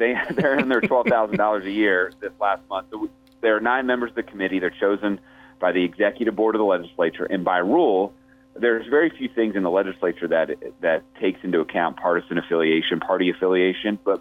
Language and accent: English; Nebraska, United States; also born or lived in Texas; I'm born and raised in Nebraska. Middle of five kids. I lived out of state for college, met my wife down in Texas, recruited her back here.